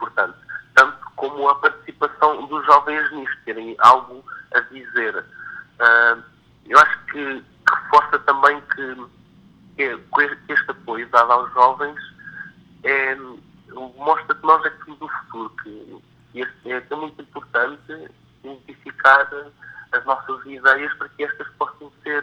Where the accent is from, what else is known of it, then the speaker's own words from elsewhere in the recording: Leiria, Portugal; eu que sou de Leiria, poder ter acesso a trabalhos que foram realizados no Porto ou em Lisboa